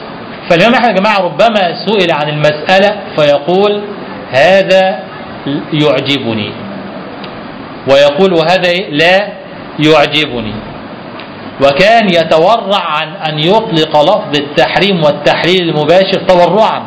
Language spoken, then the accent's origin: Arabic; Egypt; طبعا احنا عندنا في مصر كم مفتي؟